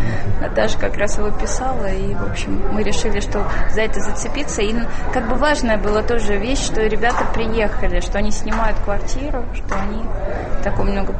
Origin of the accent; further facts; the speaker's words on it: Sakhalin Oblast, Russia; also born or lived in Saint Petersburg; now in Moscow, Russia; я выросла на Сахалине и жила долго в Питере. И так как основные школы режиссерские, киношколы вообще у нас в Москве, я приехала учиться и уже осталась, потому что тоже кинопроизводство все в Москве.